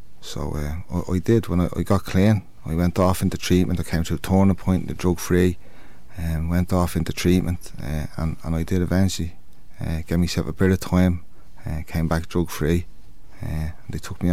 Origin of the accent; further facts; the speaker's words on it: Dublin, Leinster, Ireland; I was born and raised in Finglas in Dublin. Lived there my whole life.